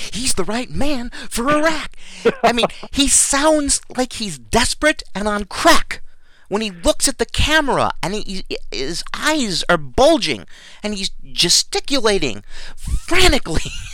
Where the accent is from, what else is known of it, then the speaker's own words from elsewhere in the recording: United States; I mean, I'm an American. I want to be proud of my country.